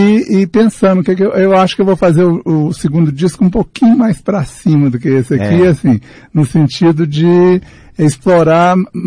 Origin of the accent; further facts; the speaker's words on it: Belo Horizonte, Minas Gerais, Brazil; Sou de Belo Horizonte. Meus pais são do interior, né? Sim. Mas eu sou já de daqui. Belo Horizonte, daqui.